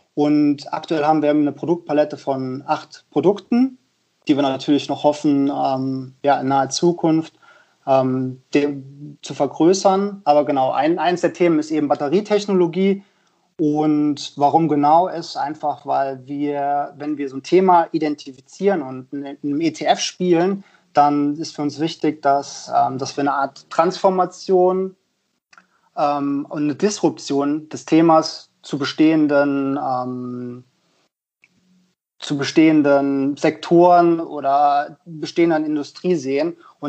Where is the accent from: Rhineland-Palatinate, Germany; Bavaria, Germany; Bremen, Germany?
Rhineland-Palatinate, Germany; Trier; also born or lived in Münster / Rotterdam; now in Frankfurt, Germany; Also ich bin aufgewachsen oder komme gebürtig aus Trier. Nach Stationen in Münster und Rotterdam bin ich bei Solective in Frankfurt gelandet.